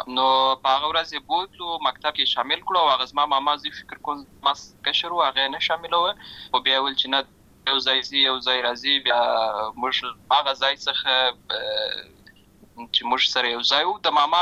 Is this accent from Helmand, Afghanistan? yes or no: yes; Lashkar Gah, Helmand, Afghanistan; زه په اصل کې د اوروزګان ولایت یم، اما زه په هلمند ولایت لشکرګاه کې پیدا شوی یم، اما د لوی سوی یم،